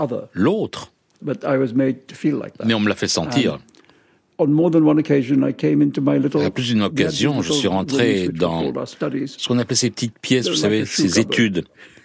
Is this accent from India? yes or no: yes; Bombay, Maharashtra, India; now in United Kingdom; j'étais très heureux en grandissant à Bombay.